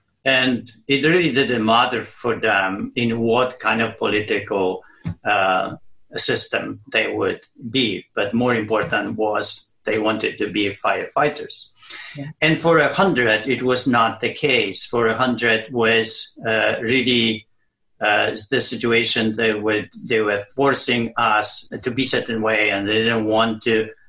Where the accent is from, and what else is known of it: Poland; born or raised there; moved away as an adult